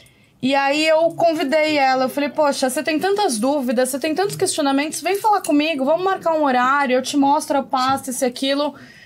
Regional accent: Guarulhos, São Paulo, Brazil; Eu sou de Guarulhos, mas atuo também em São Paulo. Tô ali no pé da Ponte da Penha

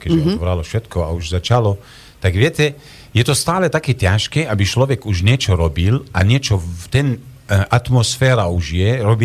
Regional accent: Košice, Košice Region, Slovakia; accent: eastern Slovak; lebo ja som Košičan, ako dlho som v Košice, tak pre mňa tej, možno aj tej jazyk, že už taký tej východňarský jazyk je stále taký, že veľmi podobá.

